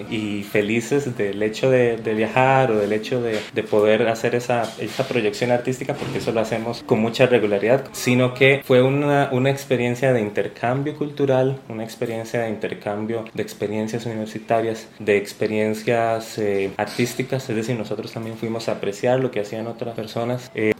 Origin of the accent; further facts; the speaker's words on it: Costa Rica; Nosotros como costarricenses normalmente vivimos en una especie de burbuja aislada un poco de Centroamérica.